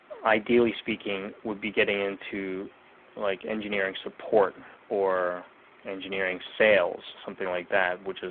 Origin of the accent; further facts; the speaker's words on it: Virginia, United States; also born or lived in Boston; I've lived in Boston. I came from Virginia.